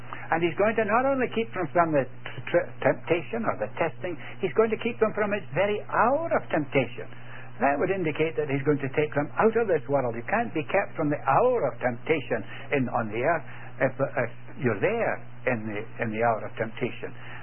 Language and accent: English; Scotland, United Kingdom; I was brought up in Scotland as a young lad